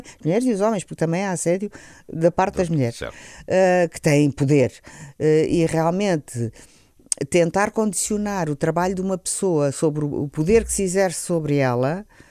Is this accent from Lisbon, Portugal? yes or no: yes; Lisbon, Portugal; eu sempre adorei esta cidade, eu sou lisboeta, sou alfacinha, e sempre adorei a minha cidade.